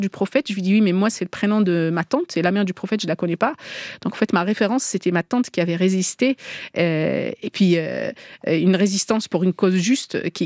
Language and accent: French; Algiers, Algiers Province, Algeria; Famille d'origine kabyle. Mais ouais. En fait, on a grandi à Alger, on est né à Alger. On a grandi à Alger d'un papa qui est né en Kabylie